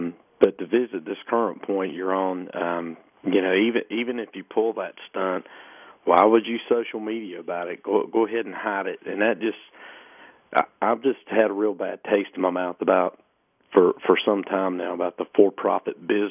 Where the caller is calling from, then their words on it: North Carolina, United States; up in Lincoln County.